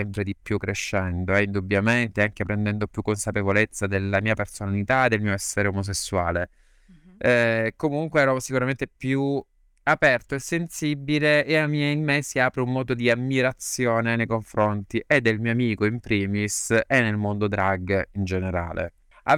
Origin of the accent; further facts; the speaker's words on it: Apulia, Italy; now in Rome, Italy; io sono pugliese d'origine, però mi trasferisco a Roma 10 anni fa, circa 11